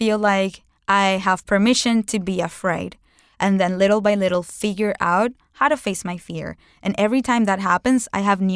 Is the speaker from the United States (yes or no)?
no; Venezuela; I am proud to be Venezuelan, but it's not like I was going to fight for my country. I was born in Venezuela randomly because my grandparents were kicked out from Europe and they were in a ship that landed in Venezuela